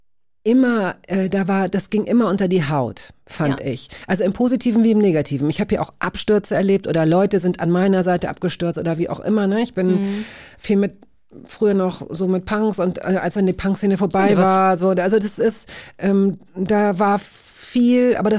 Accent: Hanover, Lower Saxony, Germany; now in Berlin, Germany; Ich komme aus Hannover.

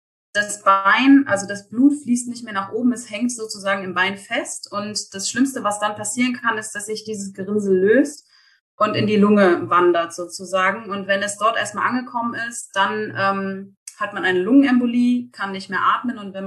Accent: Eschwege, Hesse, Germany; now in Erfurt, Germany; ich bin 27 Jahre alt. Ich komme ursprünglich aus Eschwege, lebe aber inzwischen in Erfurt

